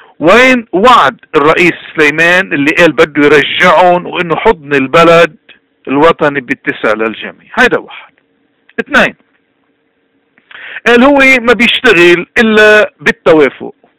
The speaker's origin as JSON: {"language": "Arabic", "country": "Lebanon", "said": "ماذا نتوقع كلبنانيين مغتربين ومقيمين"}